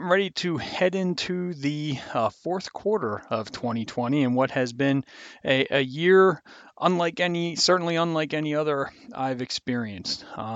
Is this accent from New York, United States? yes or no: no; Philadelphia, Pennsylvania, United States; I'm from the Philadelphia area and I'm a Philadelphia Eagles fan.